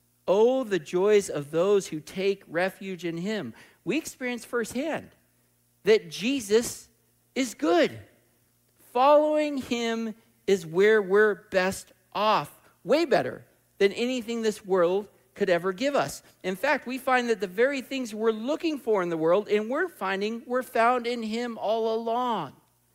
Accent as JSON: {"language": "English", "region": "Oregon", "country": "United States", "tie": "born or raised there", "said": "I remember I grew up in Southern Oregon and rafting on the Rogue."}